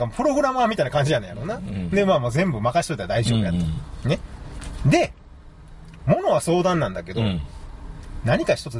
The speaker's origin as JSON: {"language": "Japanese", "region": "Osaka", "country": "Japan", "accent": "Osaka dialect", "said": "よう怒らせてるから、俺大阪弁で、うん、あの人怖いみたいなこと言われてるから"}